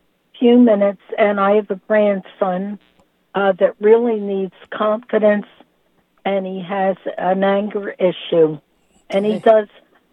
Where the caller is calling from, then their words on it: Middletown, Delaware, United States; I'm in Middletown, Delaware.